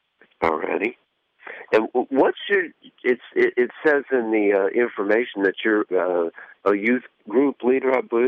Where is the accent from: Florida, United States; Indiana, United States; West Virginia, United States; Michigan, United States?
Florida, United States; Yeah, I was born down near South Miami. South Miami, I moved up here as a teen.